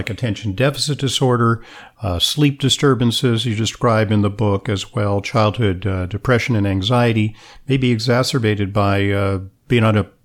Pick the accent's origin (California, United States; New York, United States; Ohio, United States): California, United States; Los Angeles; you work at USC, because I'm from Los Angeles.